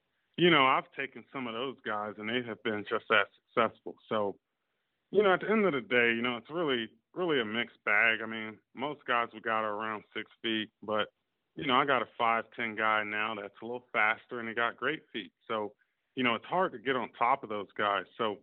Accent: Virginia, United States; born there; You know, I'm from, I was born in Virginia. You know, my mom lives in Maryland now.

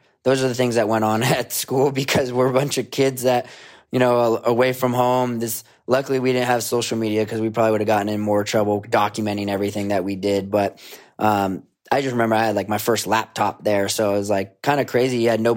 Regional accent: Ohio, United States; growing up in Ohio, like I learned on a 300-foot hill

